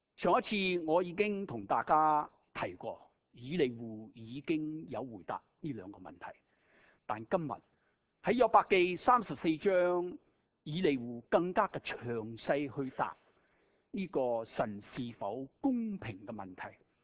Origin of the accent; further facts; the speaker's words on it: Guangdong, China; 我哋广东人有阵时讲呢个人饮酒好似饮水一样，系咪啊？